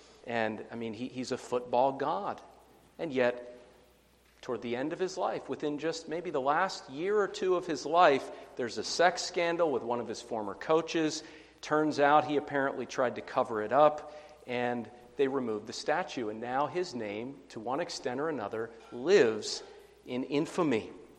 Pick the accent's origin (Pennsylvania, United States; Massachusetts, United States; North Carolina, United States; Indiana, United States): Pennsylvania, United States; When I was growing up in Pennsylvania, Joe Paterno, the football coach at Penn State, was almost like a god.